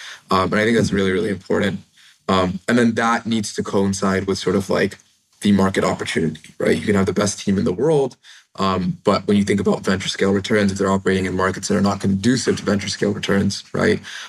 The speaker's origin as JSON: {"language": "English", "region": "New Jersey", "country": "United States", "tie": "born or raised there", "said": "growing up in Jersey, like I said, you don't really get a lot of exposure to people doing out of the box things."}